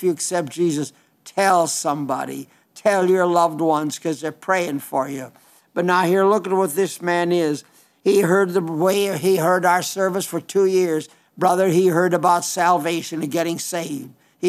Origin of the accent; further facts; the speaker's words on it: Belle Fourche, South Dakota, United States; Sturgis, South Dakota. This is my country. I was raised out in Belle Fouche. And it's just a wonderful, beautiful country.